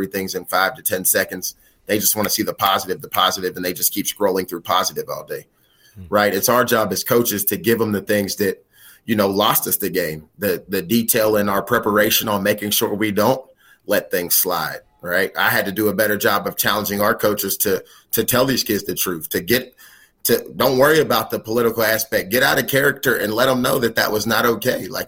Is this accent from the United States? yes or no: yes; Pittsburgh, Pennsylvania, United States; I'm from the City of Champions. I'm from Pittsburgh, Pennsylvania, where we're born winners, you know what I'm saying?